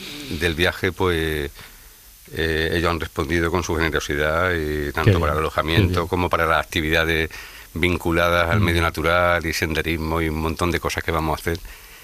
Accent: Cardeña, Andalusia, Spain; en mi pueblo, en Cardeña, en el Valle de los Pedroches, sí, no se come cochifrito

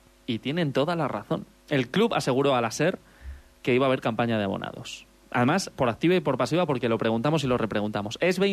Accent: La Garganta, Extremadura, Spain; ánimo a mi pueblo, que es la garganta, ¿eh? En Cáceres, ánimo para todos.

